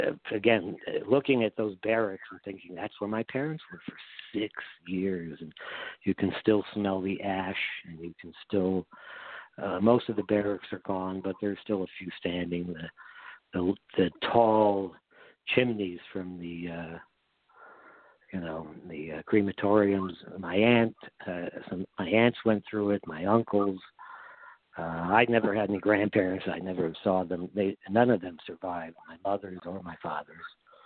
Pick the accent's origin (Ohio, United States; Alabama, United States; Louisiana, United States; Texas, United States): Ohio, United States; Toledo; first language Yiddish; also born or lived in Germany; it's about me growing up in Toledo, coming from Germany. My parents only spoke Yiddish to me, so when I started school, I sounded like